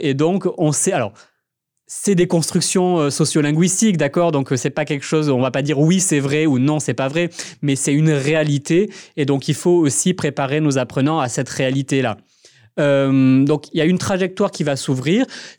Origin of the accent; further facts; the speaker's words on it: Paris, Île-de-France, France; accent: Paris; mon accent de Paris, on va dire, pour simplifier les choses. Et donc, je faisais exprès sur le marché à reprendre mon accent du sud